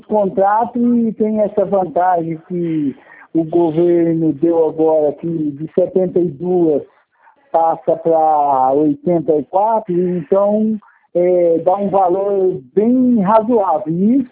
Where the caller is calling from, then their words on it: Marília, São Paulo, Brazil; Eu falo de Marília.